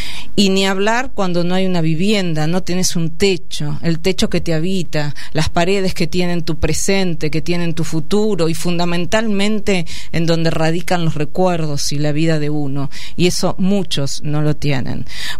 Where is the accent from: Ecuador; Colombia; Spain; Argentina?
Argentina; es una vergüenza para nosotros como argentinos